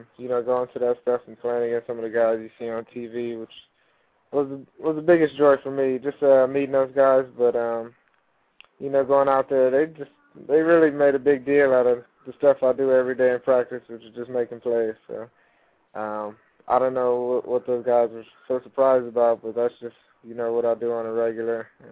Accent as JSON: {"language": "English", "region": "New Jersey", "country": "United States", "said": "I'm from New Jersey, and, you know, whatever we say, we got to back it up. So it's, you know, just part of growing up out here"}